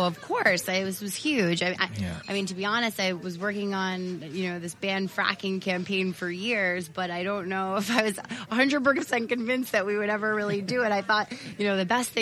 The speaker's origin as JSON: {"language": "English", "town": "New York City", "region": "New York", "country": "United States", "lives_now": "Binghamton, United States", "said": "Yes, I'm originally from New York City, and and spent the past decade in Brooklyn, but then ended up moving to Binghamton."}